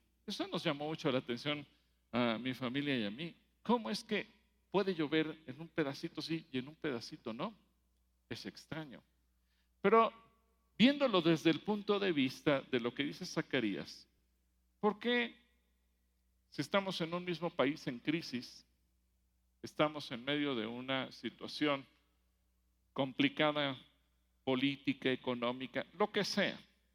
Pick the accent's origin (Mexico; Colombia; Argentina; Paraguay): Mexico; el problema es nuestro como mexicanos, porque Dios nos bendice, somos un país bendecido con lluvia